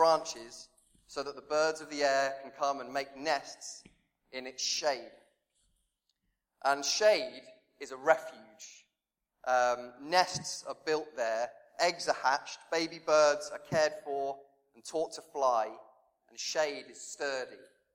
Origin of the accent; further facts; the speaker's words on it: Reading, South East England, United Kingdom; For me, I was formed, my place, my hometown is Reading.